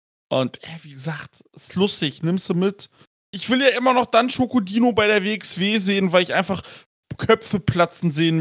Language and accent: German; Canada; komme ich auch aus Kanada.